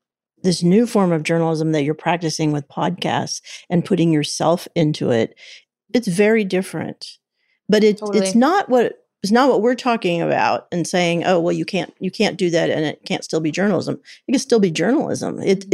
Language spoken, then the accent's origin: English; Kansas City, Kansas, United States; We grew up in a very homogenous community, not very racially diverse, not religiously diverse. We were both raised Catholics. I grew up in the big city of Kansas City.